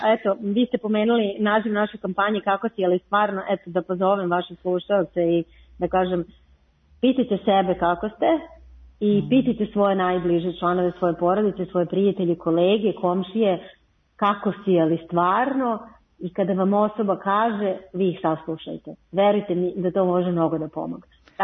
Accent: Serbia

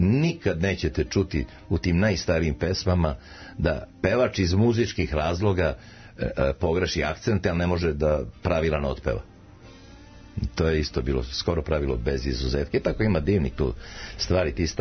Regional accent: Belgrade, Serbia; first language Macedonian; Serbian is a second language; Prvi je moj maternji jezik koji je u sred Beograda bio makedonski. I moji tad nisu znali, su došli, ja sam rođen i Beograđan i tako dalje

